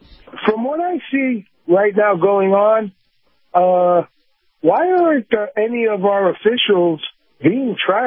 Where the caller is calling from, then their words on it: Sarasota, Florida, United States; from Sarasota, Florida.